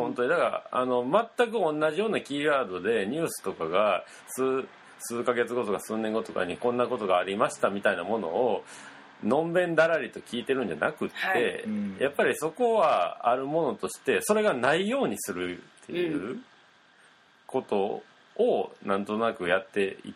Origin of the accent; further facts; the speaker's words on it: Kansai, Japan; 僕らは関西人なんで、